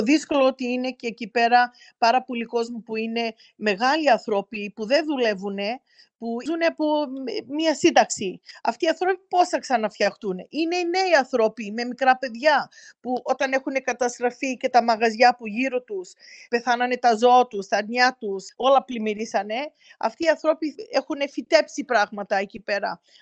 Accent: Greece; now in Melbourne, Australia; Εγώ σαν Ελληνίδα εδώ πέρα που είμαστε, ρωτήσαμε στη Μελβούνη πώς μπορεί ο Έλληνας μαζί και εκεί κάτι άλλο να κάνουμε

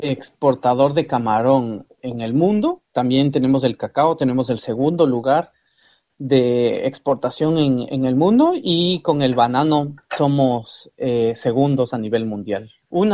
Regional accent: Ambato, Tungurahua, Ecuador; born there; also born or lived in Guayaquil; yo nací en Ambato, que es la ciudad donde este plato es un ícono, donde nació este plato. Y también viví gran parte de mi vida en Guayaquil

